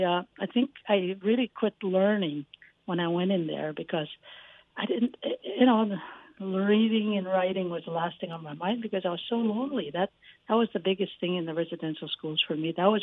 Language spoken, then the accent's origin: English; Fort Chipewyan, Alberta, Canada; I was born up in Fort Chipewyan, but lived off the trap line with my parents' trap line in Wood Buffalo National Park.